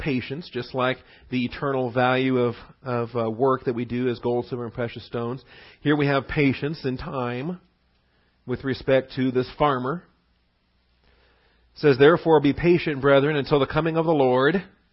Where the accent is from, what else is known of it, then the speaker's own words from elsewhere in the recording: Seattle, Washington, United States; Maybe it's because I'm a city boy. All right, I grew up in Seattle and the big lights and the concrete and all that.